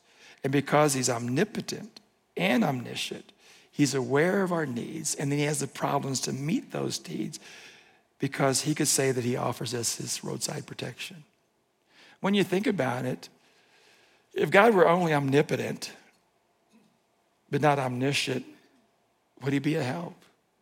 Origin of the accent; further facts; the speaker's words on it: the South, United States; And since I'm from the South